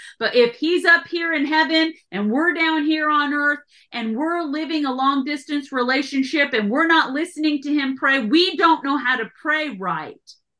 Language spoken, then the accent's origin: English; Kansas, United States; We're both from Kansas, but totally opposite ends. I'm from the northeast corner.